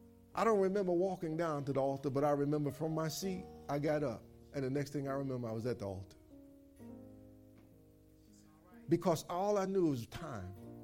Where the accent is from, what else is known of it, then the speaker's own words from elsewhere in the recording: Michigan, United States; I remember being on a job, and I'm from Michigan. I'm being on a job down here in North Carolina